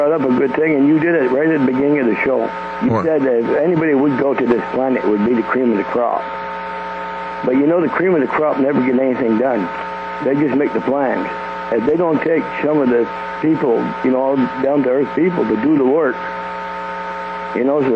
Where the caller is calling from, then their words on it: Quebec, Canada; again from Quebec.